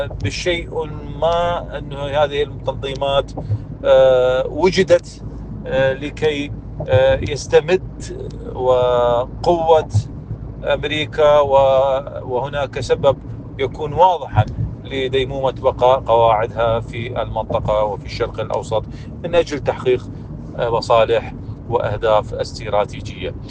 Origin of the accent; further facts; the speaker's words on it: Iraq; وأنا أتكلم هنا على أبناء بلدي العراق